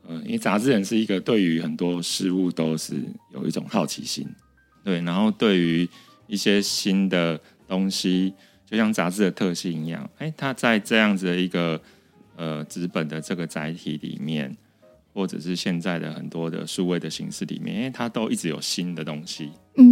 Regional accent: Sanchong, New Taipei, Taiwan; 我真的是一个从小在三重菜市场长大的小孩

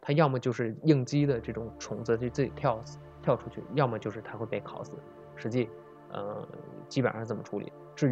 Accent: North China, China; 因为我从小生活在北方的城市

